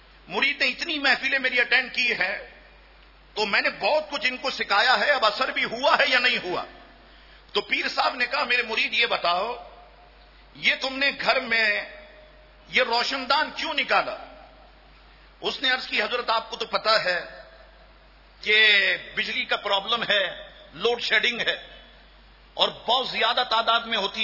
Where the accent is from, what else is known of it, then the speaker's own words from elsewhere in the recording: Karachi, Sindh, Pakistan; میں بھی اسی کراچی میں پیدا ہوا ہوں اور اسی شہر میں بڑا ہوا ہوں